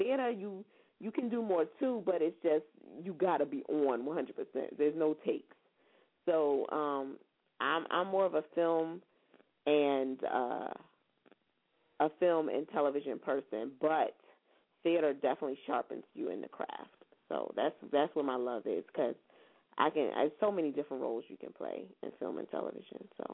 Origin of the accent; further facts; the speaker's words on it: Philadelphia, Pennsylvania, United States; I'm originally from Philadelphia. And so I went to performing arts in Philly.